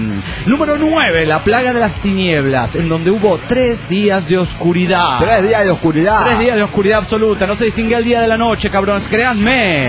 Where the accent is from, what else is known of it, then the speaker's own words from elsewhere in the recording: Mexico City, Mexico; del DF mexicano.